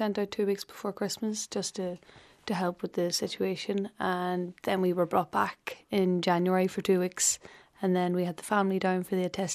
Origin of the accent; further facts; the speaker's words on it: Belfast, Northern Ireland, United Kingdom; I'm from Belfast originally, and I'm 30 years old.